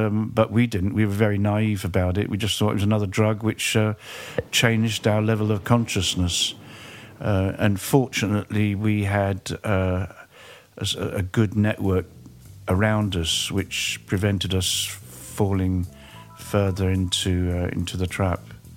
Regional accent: England, United Kingdom; I was very fortunate where I grew up in England to be able to see bands

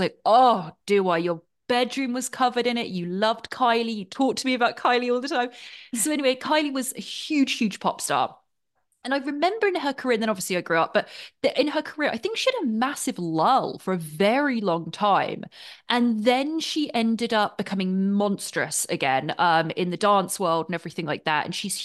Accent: England, United Kingdom; born or raised there

